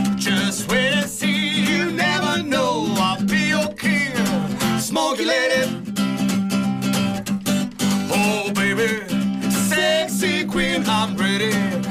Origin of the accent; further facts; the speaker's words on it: Trapani, Sicily, Italy; now in Florence, Italy; Allora, io vengo da Trapani, sono siciliano, mi sono trasferito qui ormai 12 anni fa, quindi sono fiorentino d'adozione.